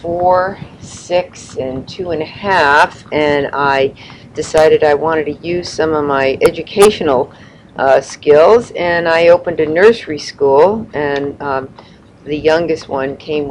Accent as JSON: {"language": "English", "town": "New Haven", "region": "Connecticut", "country": "United States", "tie": "born there", "said": "I was born in New Haven, Connecticut."}